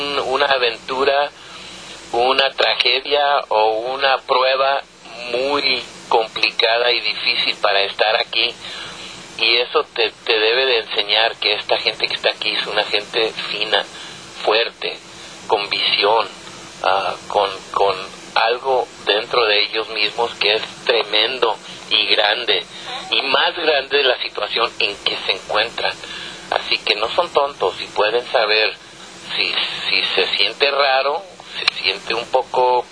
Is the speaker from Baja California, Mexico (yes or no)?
yes; Tijuana, Baja California, Mexico; born there; Tijuana, es donde yo nací, en los basureros de Tijuana